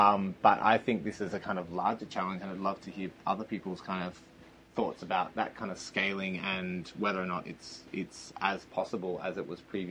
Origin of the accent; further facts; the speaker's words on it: Australia; I'm speaking as the Australian on the team